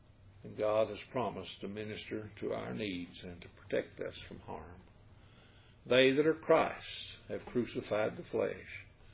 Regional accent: United States; And I'm telling you something, as an American, you will act differently.

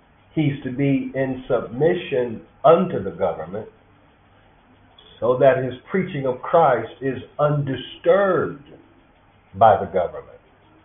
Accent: South Africa; If I have a vote and I'm South African, I'm going to vote for

